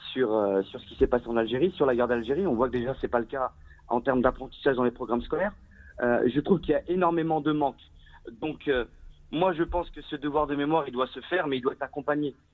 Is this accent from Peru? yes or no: no; France; On est sur la 4e, 5e génération. Absolument. On est français à part entière